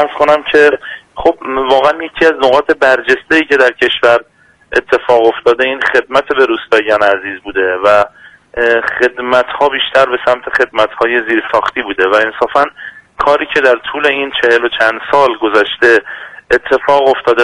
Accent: Khansar, Isfahan, Iran; بنده اصالتاً اهل خانسار.

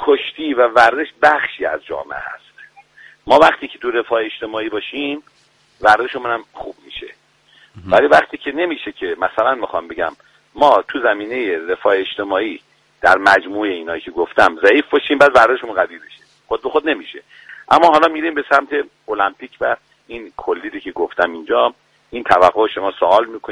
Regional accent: Mashhad, Razavi Khorasan, Iran; ما مشهدی هستیم، یه ارادتی خاصی با آقای امام‌رضا داریم.

